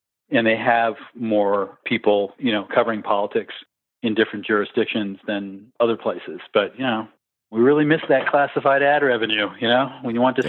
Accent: Maine, United States; In my home state of Maine, they have fully publicly funded elections for the state house

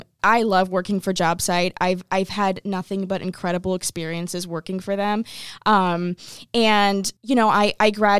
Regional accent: Tampa, Florida, United States; growing up in Tampa and watching theater in Tampa are people that I knew and was familiar

